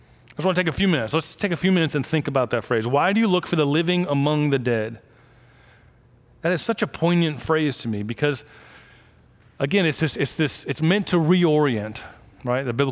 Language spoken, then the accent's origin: English; Florida, United States; I grew up down in South Florida, but didn't really get to surf.